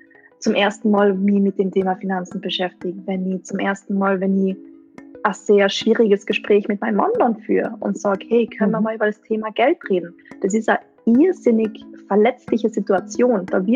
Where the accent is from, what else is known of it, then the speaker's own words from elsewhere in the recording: Austria; ich komme aus Österreich.